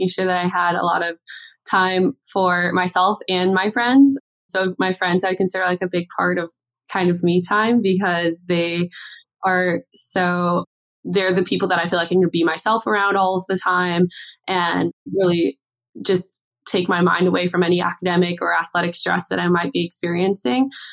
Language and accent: English; Canada; So I feel like as a Canadian, it's almost like as soon as you start walking, you strap skates on your feet.